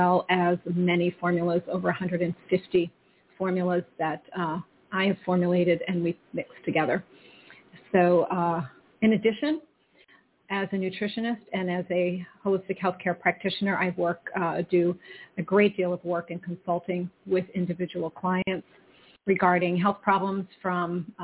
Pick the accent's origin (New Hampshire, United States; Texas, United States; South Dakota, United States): New Hampshire, United States; Keene; I grew up here in Keene, New Hampshire, where I am again, many moons ago.